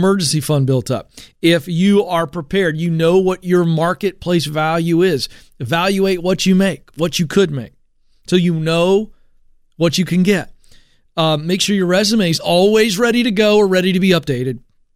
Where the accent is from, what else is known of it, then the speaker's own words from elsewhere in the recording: the South, United States; So I'm from the South, and I'll make fun of rednecks because I can make fun of rednecks.